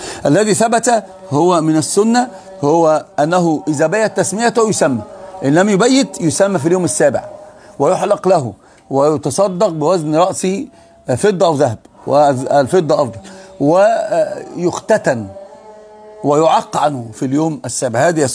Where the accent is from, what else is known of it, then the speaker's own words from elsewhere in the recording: Upper Egypt, Egypt; وأنا أقول لكم أنا صعيدي، الصعيدي دايما يميل للذكور